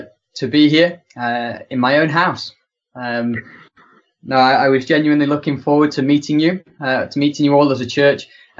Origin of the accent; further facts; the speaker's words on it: Yorkshire and the Humber, United Kingdom; now in Swansea, United Kingdom; I'm half Welsh. My mum was from Tenby. My dad was a Yorkshireman. And me and my brothers, we grew up in Yorkshire.